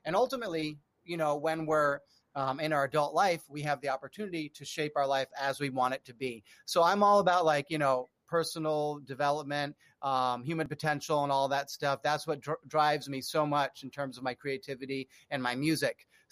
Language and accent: English; Lindenville, Vermont, United States; Well, I grew up in a small town in Lindenville, Vermont